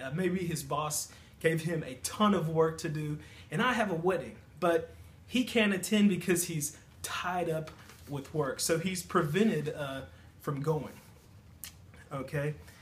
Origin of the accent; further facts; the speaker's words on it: Louisiana, United States; I'm from Louisiana in the southern part of the United States.